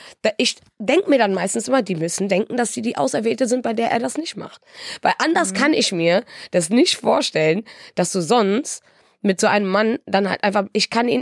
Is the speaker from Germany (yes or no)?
yes; Wuppertal, North Rhine-Westphalia, Germany; Es ist sogar jemand aus meiner Heimatstadt, aus Wuppertal.